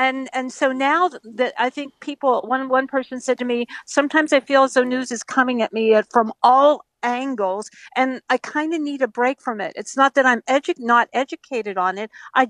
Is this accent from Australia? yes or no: no; Pittsburgh, Pennsylvania, United States; Yes, I was in my hometown. I was at a fish fry at the Elks.